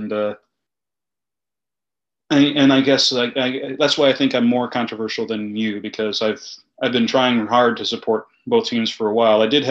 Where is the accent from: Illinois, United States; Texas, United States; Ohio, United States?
Illinois, United States; Wheaton; Because I grew up in Wheaton and I had a very passionate White Sox fan friend from Glen Ellen who convinced me to join him in liking and cheering for the White Sox.